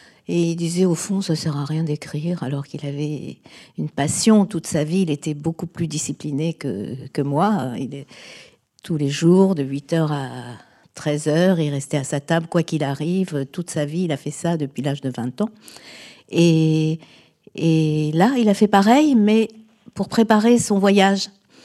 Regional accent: France; Est-ce que je suis étrangère, moi qui suis née dans ce pays, qui ai grandi dans ce pays? Bon, évidemment, je suis française, mais j'ai l'impression d'être aussi... Il y a une part de moi qui est vraiment ancrée en Tunisie, puisque mes parents sont là aussi depuis des siècles

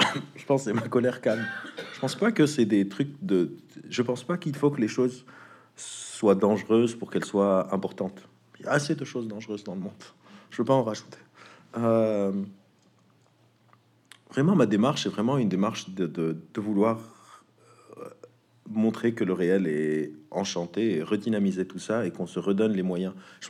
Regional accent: Lebanon; moved away; J'ai grandi au Liban, je suis venu du Liban en 2005.

